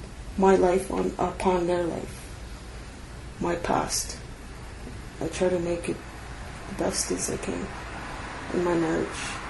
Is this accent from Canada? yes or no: yes; Winnipeg, Manitoba, Canada; I grew up here in Winnipeg, and I went home in 91. And then from 91 to 2002, I came back to the city.